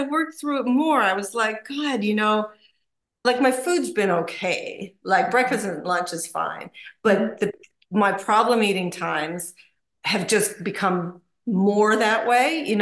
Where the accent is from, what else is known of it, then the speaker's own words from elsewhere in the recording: United States; now in New Zealand; So I was born in the States and I live in New Zealand now.